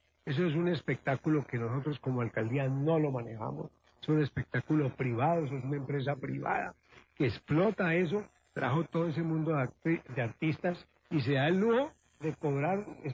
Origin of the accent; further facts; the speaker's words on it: Cali, Valle del Cauca, Colombia; Somos los caleños los que pagamos por la Feria de Cali.